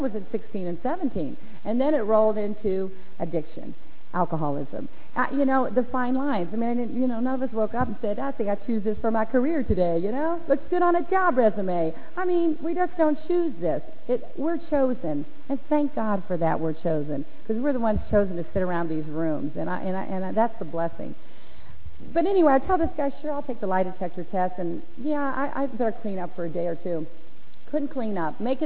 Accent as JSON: {"language": "English", "region": "Maryland", "country": "United States", "tie": "born or raised there", "lives_now": "Arizona, United States", "said": "growing up in Maryland, and man, it was just powerful. Well, I showed up in Arizona"}